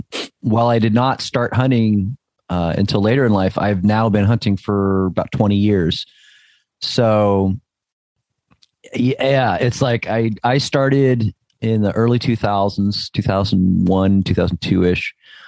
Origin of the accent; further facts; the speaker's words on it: New Jersey, United States; No, I grew up in New Jersey. If you've ever seen the TV show The Sopranos, mm-hmm. That's basically where I grew up.